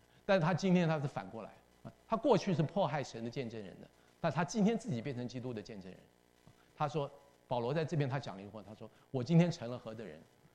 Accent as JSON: {"language": "Chinese", "country": "Taiwan", "tie": "born or raised there", "said": "我在台湾生长大，我们那时候你在考大学"}